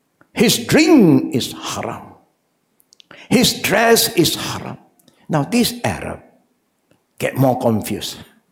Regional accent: Malaysia; You understand my language because we are Malaysian.

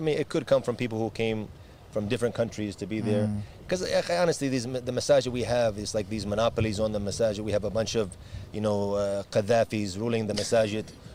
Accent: Ireland; Because they see me and they know I'm Irish, you know, and I'm one of them

